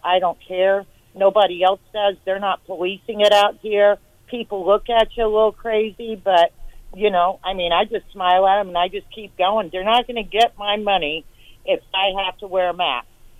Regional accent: Texas, United States; now in Granby, United States; Yeah, I'm calling from Granby, Mass. Out here, little old Western Mass, you know, but I'm a Texas girl.

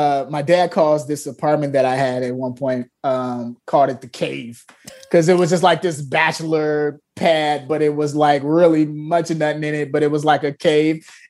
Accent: Chicago, Illinois, United States; also born or lived in Los Angeles; just tell my story of growing up in Chicago, growing up in LA, growing up with all these things and showing how my faith brought me through.

